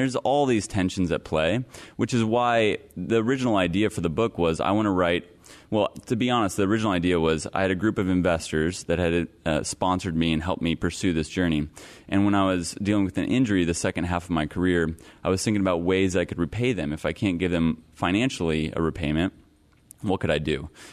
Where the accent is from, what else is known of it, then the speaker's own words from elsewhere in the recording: Hutchinson, Kansas, United States; I grew up in Hutchinson, Kansas, the heartland of America.